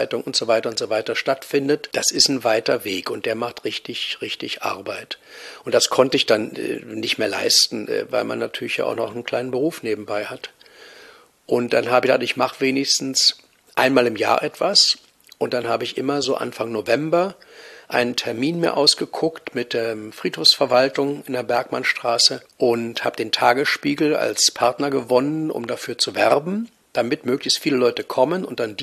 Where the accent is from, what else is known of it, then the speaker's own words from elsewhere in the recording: Berlin, Germany; Ich bin groß geworden in der Urbanstraße zum Halleschen Tor hin. In der Gegend bin ich zur Schule gegangen, zum Gymnasium gegangen.